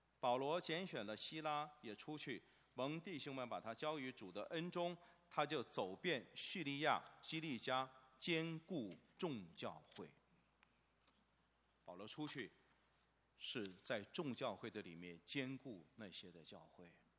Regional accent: China; 我们中国人对这个布道这个词经常有一些误解

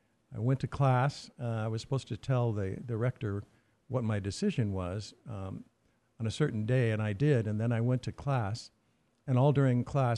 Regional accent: Denver, Colorado, United States; born there; I was born in Denver, Colorado in 1947. I am the oldest of 10 children.

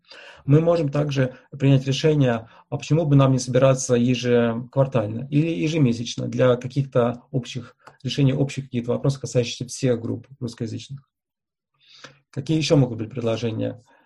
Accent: Moscow, Russia; На самом деле я сам из Москвы, поэтому, ну, то есть я не живу сейчас в Москве, но для меня московская интергруппа близка.

